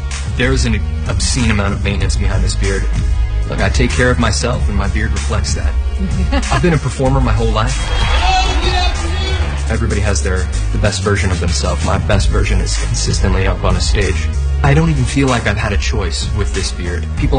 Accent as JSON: {"language": "English", "town": "Los Angeles", "region": "California", "country": "United States", "said": "from Los Angeles."}